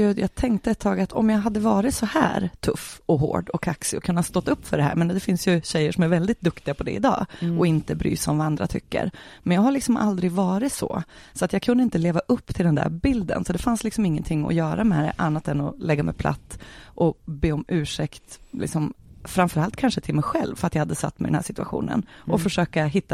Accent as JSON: {"language": "Swedish", "town": "Sundsvall", "region": "Västernorrland County", "country": "Sweden", "tie": "born or raised there", "said": "jag är född och uppvuxen i Sundsvall."}